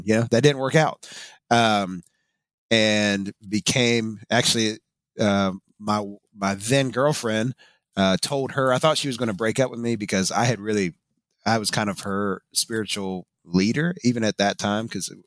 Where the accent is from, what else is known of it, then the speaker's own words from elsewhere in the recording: the South, United States; I grew up in the South, you know, as Flannery O'Connor called it, the Christ haunted South.